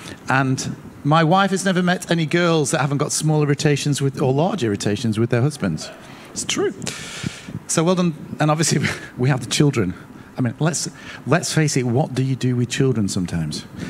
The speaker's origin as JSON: {"language": "English", "country": "United Kingdom", "said": "Because we're British, right?"}